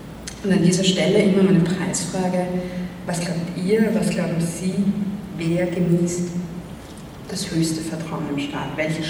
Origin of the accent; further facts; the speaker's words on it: Vienna, Austria; Für meine Heimatstadt Wien sind das 40% der Wohnbevölkerung.